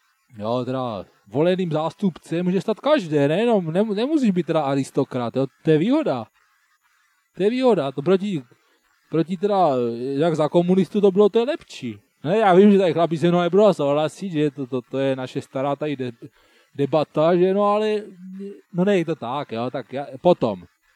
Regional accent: Brno, South Moravian Region, Czechia; tak já jsem z Brna, tak já tady žiju tady

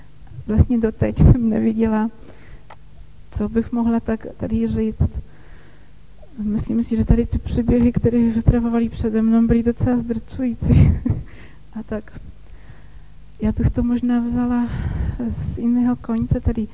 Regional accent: Poland; Czech is a second language; moved away as an adult; now in Czech Republic; vlastně jste už to určitě poznali, že nejsem Češka. A tak já pocházím z Polska. Tam jsem dostala velice takový silný kořený víry.

